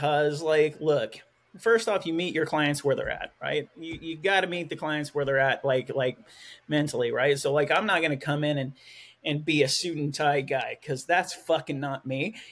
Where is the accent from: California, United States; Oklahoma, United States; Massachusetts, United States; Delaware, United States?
Oklahoma, United States; also born or lived in Fort Worth, Texas; now in Canada; And I practice in Maine, but I was born in Fort Worth, Texas and raised in Oklahoma.